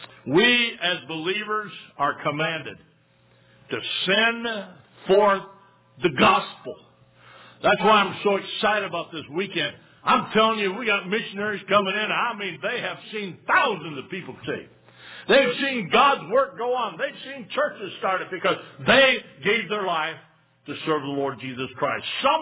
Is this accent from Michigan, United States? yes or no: yes; Hope, Michigan, United States; I grew up in Hope, Michigan.